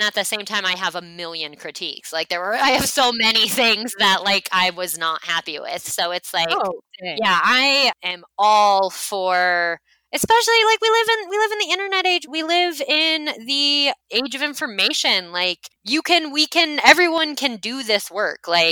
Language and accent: English; United States; I mean, even the United States of America, like I am from the United States.